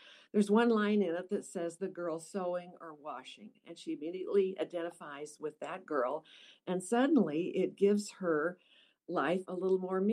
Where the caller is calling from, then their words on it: Olathe, Kansas, United States; I am in Olathe, Kansas, just outside of Kansas City.